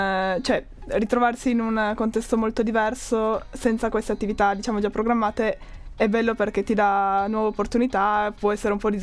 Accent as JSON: {"language": "Italian", "town": "Turin", "region": "Piedmont", "country": "Italy", "said": "io non sono nemmeno fuori sede qua, sono di Torino"}